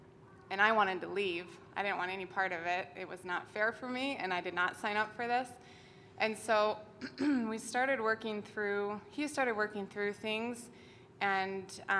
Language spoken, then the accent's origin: English; Dallas, Texas, United States; I'm from Dallas, Texas.